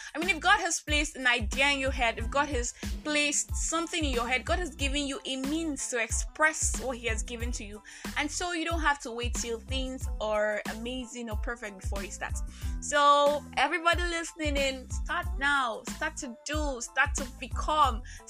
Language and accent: English; Nigeria; I am that Nigerian Christian talkaholic.